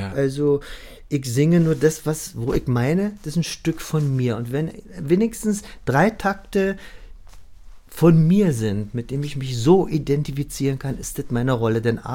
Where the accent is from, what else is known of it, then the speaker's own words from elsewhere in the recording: Berlin, Germany; Ich als Berliner, hier in Wien